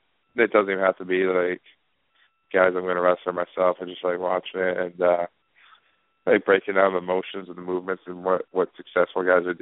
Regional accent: New York, United States; I'm from upstate New York, near Albany, Schenectady area. I went to Duanesburg High School, a small school, about 30 minutes west of Albany, in New York.

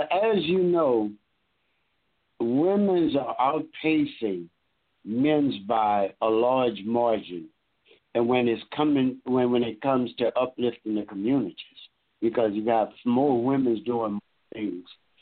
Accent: Lake Charles, Louisiana, United States; Charles, Louisiana, and I'm really proud of you guys, you know. And the reason for that is because that's my hometown

